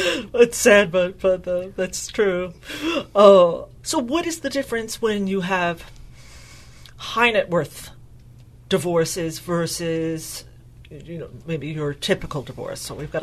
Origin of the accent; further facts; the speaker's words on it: New York, United States; I'm thinking back to the 70s where I grew up on Long Island, and there was just a wave of people getting divorced back then.